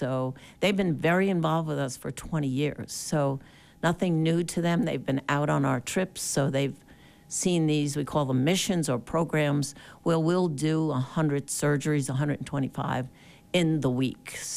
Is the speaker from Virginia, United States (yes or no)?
yes; Virginia, United States; Glad to be here this morning. I'm here from Virginia, so.